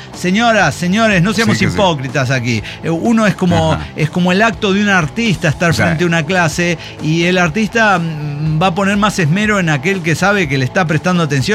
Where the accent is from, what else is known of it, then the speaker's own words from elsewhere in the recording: Colombia; Bueno, en mi país la escuela es un fiel reflejo de la tremenda desigualdad e inequidad colombiana.